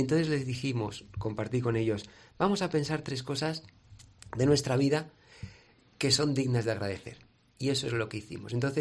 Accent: Arnedo, La Rioja, Spain; Sí, en mi tierra.

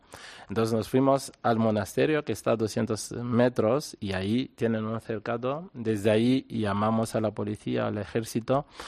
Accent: DR Congo; first language Tshiluba; Spanish is a second language; doy también clase de Chiluba, que es mi lengua nativa

